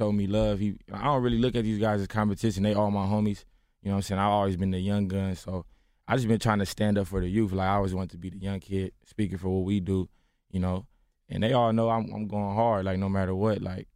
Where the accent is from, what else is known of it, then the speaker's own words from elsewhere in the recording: Inglewood, California, United States; I'm from L.A. I'm from Inglewood, mm-hmm. California.